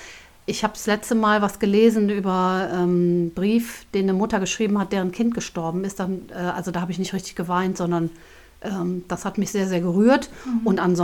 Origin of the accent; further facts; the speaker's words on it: Bergisch Gladbach, North Rhine-Westphalia, Germany; Ich bin ein rheinisches Mädchen, sag ich jetzt mal, geboren in Bergisch Gladbach, aufgewachsen in Bergisch Gladbach und immer noch in Bergisch Gladbach.